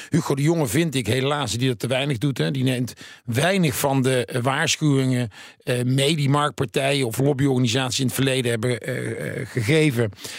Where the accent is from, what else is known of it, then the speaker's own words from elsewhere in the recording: 's-Hertogenbosch, North Brabant, Netherlands; Ik kom uit Den Bosch, dus dan...